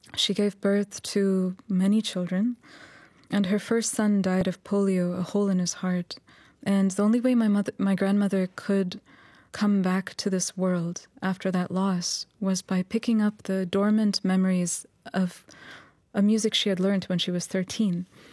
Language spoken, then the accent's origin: English; New York, United States; born there; Yes, I was born in New York.